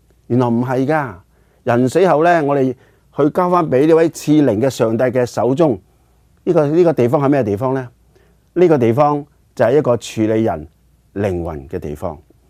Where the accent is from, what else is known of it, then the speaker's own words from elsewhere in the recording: China; 特别我哋中国人咧，我哋嘅车牌千祈唔好个四字啊！